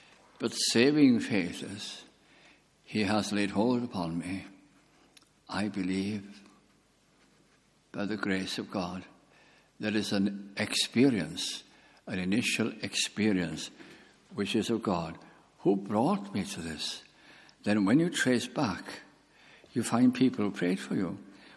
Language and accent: English; Wales, United Kingdom; And I'd come from a village, and I thought, it's so big, Lord. It's so big. It wasn't bigger than where I'd been brought up, but it was big as compared to the village.